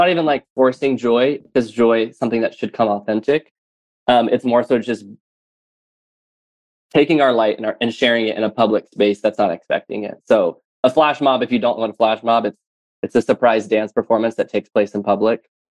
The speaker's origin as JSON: {"language": "English", "region": "the South", "country": "United States", "tie": "born or raised there", "said": "And I grew up in the South, so whenever I'd play baseball and I'd go up to bat"}